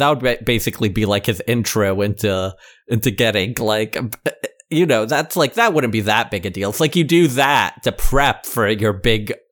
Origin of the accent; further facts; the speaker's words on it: the South, United States; and the first time as a Southerner.